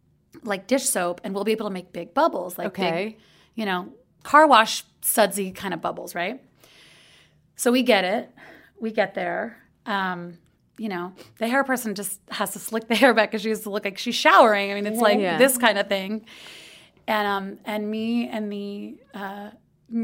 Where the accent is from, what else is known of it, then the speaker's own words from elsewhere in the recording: Texas, United States; In Texas.